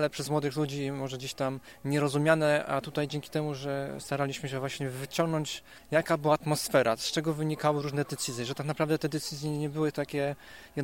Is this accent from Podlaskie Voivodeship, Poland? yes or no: no; Lubin, Lower Silesian Voivodeship, Poland; ja pochodzę z Lubina, z Dolnego Śląska